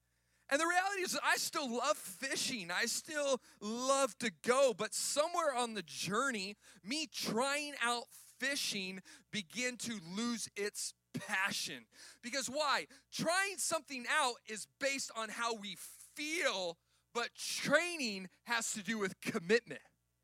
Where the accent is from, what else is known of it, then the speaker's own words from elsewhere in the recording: Arizona, United States; I grew up in Arizona, and we really don't have water in Arizona. It's just a desert. There's really no water. It rains like 5 times a year